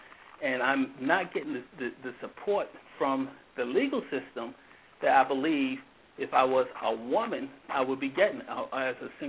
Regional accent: New York, United States; now in Georgia, United States; I live in Georgia now, but I'm from New York.

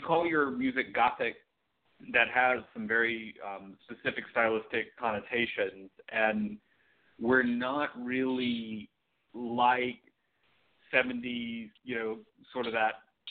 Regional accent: Atlanta, Georgia, United States; I grew up outside Atlanta, so at that time Fox 97.1 played music from the 50s and 60s.

